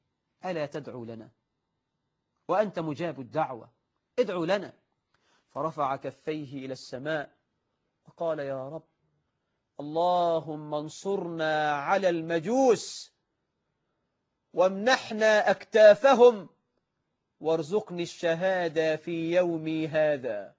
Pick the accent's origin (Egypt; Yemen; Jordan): Egypt; فاللهم اجعل بلدنا مصر آمنة مطمئنة